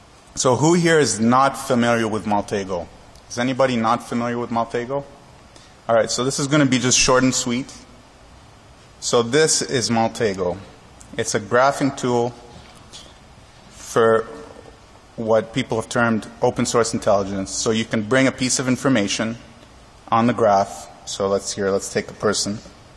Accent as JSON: {"language": "English", "country": "Canada", "said": "I come from Canada."}